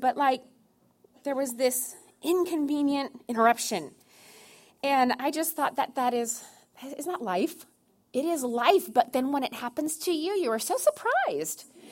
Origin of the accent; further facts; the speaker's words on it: California, United States; I'm from Orange County, and I can just go home anytime I want to, and it's like an hour and a half, 2 hours away.